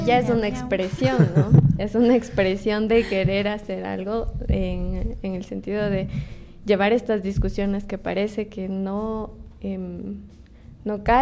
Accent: Ecuador; Sí, pero en este caso, como ecuatoriano, todos estamos sufriendo esa situación.

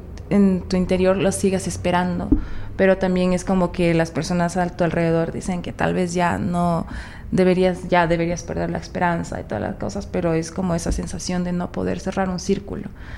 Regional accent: Ibarra, Imbabura, Ecuador; obviamente mis raíces del Valle del Chota siempre han estado ahí. Yo nací, crecí en Ibarra, pero yo iba todos los fines de semana, en vacaciones, siempre al Valle del Chota, a estar con mis abuelos y mi familia en general.

